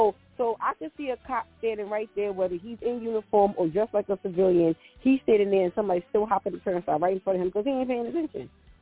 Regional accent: New York, United States; And as a New Yorker, I'm always observing.

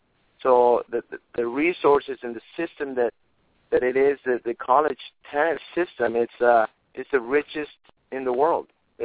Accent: Mexico; English is a second language; I'm from Mexico, so obviously I'm a little prejudiced, or it's easier for me to recruit the Latin. I can speak Spanish with them

